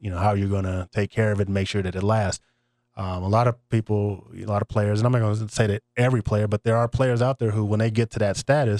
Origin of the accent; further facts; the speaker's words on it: Los Angeles, California, United States; I was from Los Angeles, so I pretty much knew.